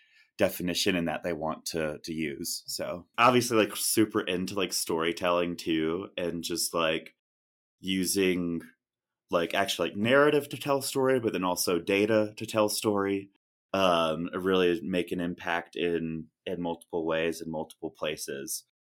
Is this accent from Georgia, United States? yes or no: yes; Georgia, United States; And yeah, I've only been here for like a year, but like every time I tell people that like I'm from Georgia